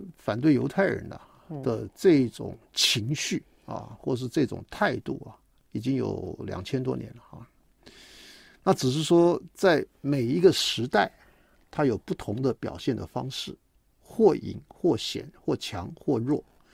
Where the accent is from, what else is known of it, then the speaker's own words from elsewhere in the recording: Taiwan; 你说现在我们台湾人啊，你到了美国三代以后，你到底你是什么人啊？看起来就不像台湾人了吧